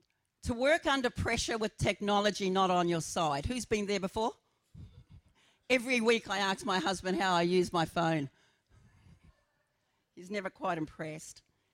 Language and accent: English; New Zealand; born there; I was born in New Zealand and I'm a Maori and very proud of that.